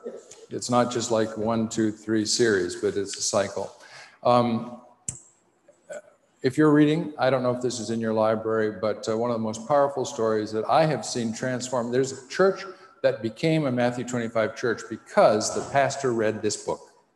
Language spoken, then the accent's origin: English; Western Canada, Canada; We grew up in Western Canada